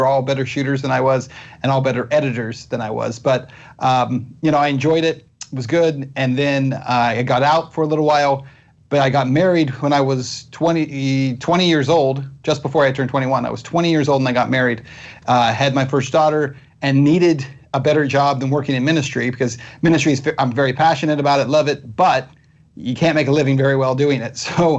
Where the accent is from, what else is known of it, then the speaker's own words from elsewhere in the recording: El Paso, Texas, United States; I actually started out as a news photographer for a local TV station in my hometown, which is El Paso, Texas.